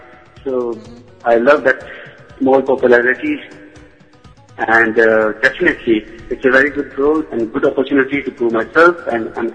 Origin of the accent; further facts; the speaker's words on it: Haridwar, Uttarakhand, India; I had some religious ceremony at my hometown, Haridwar.